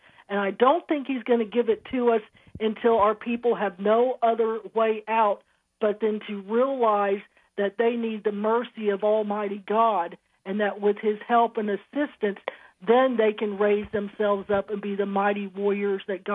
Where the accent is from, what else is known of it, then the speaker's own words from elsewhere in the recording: the South, United States; You know, I'm a Southerner, but I love our Constitution.